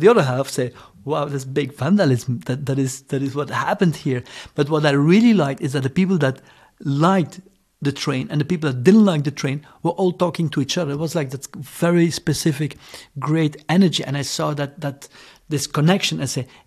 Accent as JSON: {"language": "English", "town": "Brussels", "region": "Brussels-Capital Region", "country": "Belgium", "tie": "born or raised there", "also_born_or_lived": "Ghent, Belgium", "second_language": "English", "said": "So I'm born in Ghent, and I grew up in more at the countryside, at the coast, and then in Brussels. Mm-hmm. Then we moved to Brussels."}